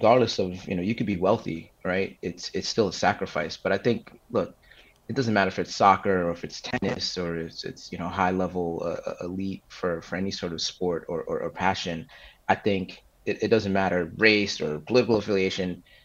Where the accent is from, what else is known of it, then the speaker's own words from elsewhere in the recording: Bronx, New York, United States; You know, growing up in the Bronx, for me, you could play police athletic league basketball for $20 registration.